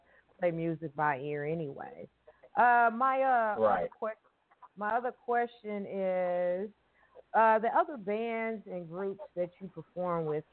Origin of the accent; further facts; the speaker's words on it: Evansville, Indiana, United States; but I left it in my hometown, which is Evansville, Indiana.